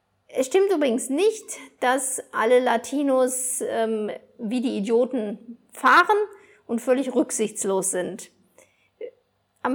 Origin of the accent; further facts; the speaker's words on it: Germany; moved away; Mein Heimatland ist mir fremd geworden. Ich lese weiter in deutsche Medien, online natürlich. Ich weiß, wie alles funktioniert, wenn ich zu Besuch bin. Aber es ist nicht mehr meine Heimat. Es gibt heute zu viele Dinge in Deutschland, die mir nicht gefallen.